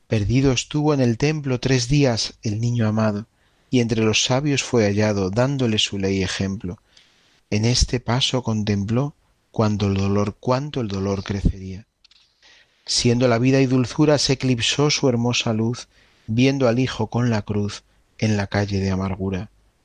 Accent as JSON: {"language": "Spanish", "town": "La Alberca", "region": "Castile and León", "country": "Spain", "tie": "born or raised there", "said": "en mi parroquia de la Alberca, en mi pueblo de la Alberca, transmitido durante generaciones"}